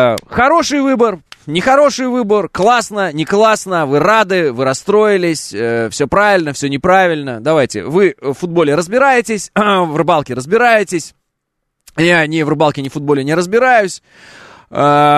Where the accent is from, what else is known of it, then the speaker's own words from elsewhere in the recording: Kazakhstan; born there; Ну, потому что я родился в Казахстане.